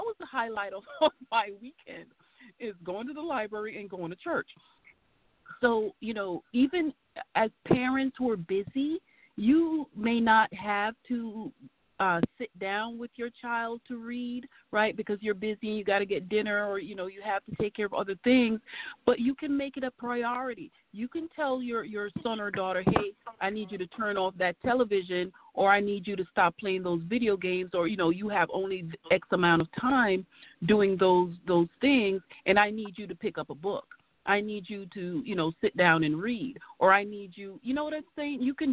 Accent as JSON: {"language": "English", "town": "New York City", "region": "New York", "country": "United States", "tie": "born or raised there", "said": "So I was in the New York City public schools. I grew up in the Bronx"}